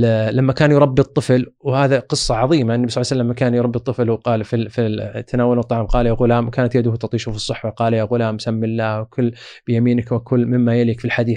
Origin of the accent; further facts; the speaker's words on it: Saudi Arabia; بالإضافة إلى ما نراه الآن من عندنا في المملكة العربية السعودية